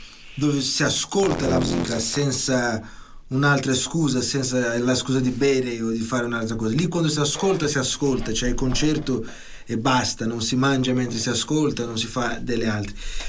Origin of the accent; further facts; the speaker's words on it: Brazil; io sono nato in Brasile, anche se … è italiano, perché il mio nonno era di Venezia, quindi ce l'ho sempre la radice qua.